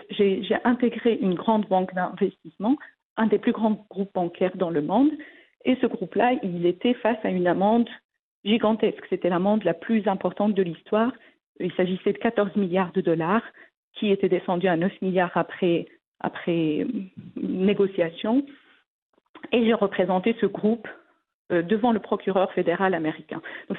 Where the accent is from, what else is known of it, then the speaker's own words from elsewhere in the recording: Morocco; moved away; Oui, mais je parle justement le marocain. Bon, ça fait très longtemps que j'ai quitté le Maroc, mais je le garde dans mon cœur.